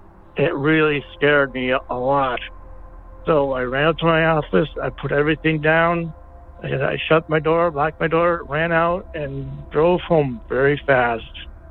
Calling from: New York, United States; also born or lived in Lockport, New York; I'm calling from Western New York. Go Bills. I lived in a city nearby Lockport, New York.

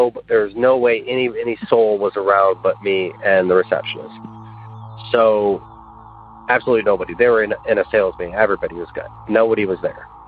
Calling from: Tennessee, United States; I'm calling you from West Tennessee.

